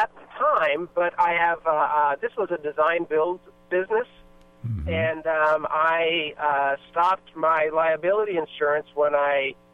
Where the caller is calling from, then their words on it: San Francisco, California, United States; I am calling from, actually right now I'm in San Francisco.